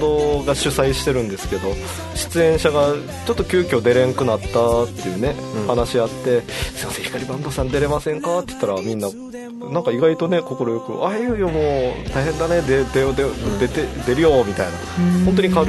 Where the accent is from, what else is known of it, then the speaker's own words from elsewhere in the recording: Okinawa, Japan; 逆に沖縄出身ですごい良かったなっていうのもありました